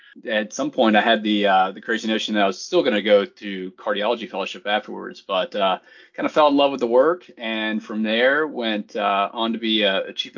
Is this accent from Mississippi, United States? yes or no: yes; Mississippi, United States; But yeah, so I grew up in Mississippi. I went to Ole Miss, as listeners may know from our previous discussions, for both undergrad and med school.